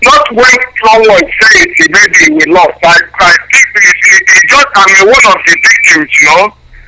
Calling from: Denmark; I'm calling from Denmark.

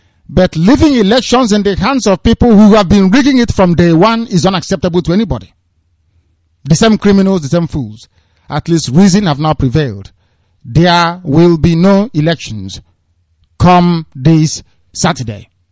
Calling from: Biafra, Nigeria; I am speaking from Biafra land. This broadcast is coming from Biafra, not from outer space. I'm not in London. I'm not in Europe. I am in Biafra land.

